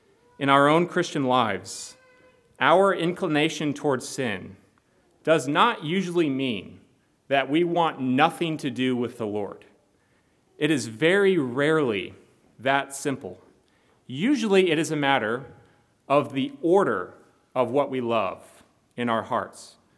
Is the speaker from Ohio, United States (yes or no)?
no; Davenport, Iowa, United States; Where I grew up in Davenport, Iowa, there were lots of Bears fans around us in our area. My hometown is only about 2.5 hours west of Chicago